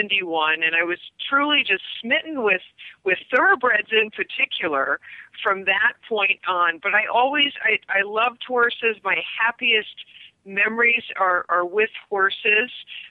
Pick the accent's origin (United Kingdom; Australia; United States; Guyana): United States; Brunswick, New York; I grew up in Troy, New York, in the town of Brunswick, a nice country farm, family farm for many years.